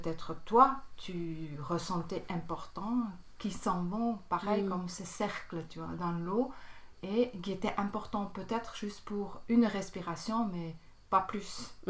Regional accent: Bern, Switzerland; j'ai 58 ans. Je viens de Berne, c'est en Suisse. J'ai grandi aussi à Berne.

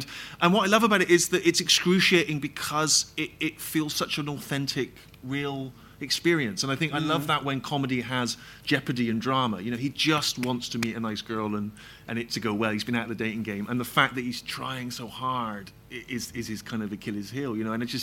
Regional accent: Bristol, South West England, United Kingdom; and then when I went back to my hometown of Bristol, I used to write for this magazine

